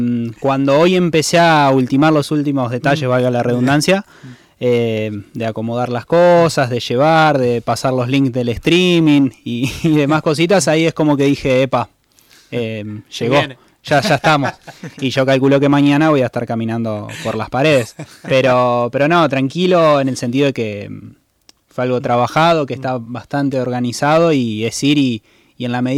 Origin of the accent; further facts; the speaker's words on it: Santa Fe, Argentina; Y soy santafesino, ustedes por lo que estuvimos charlando recién son igual que yo, Santa Fe es una ciudad muy pasional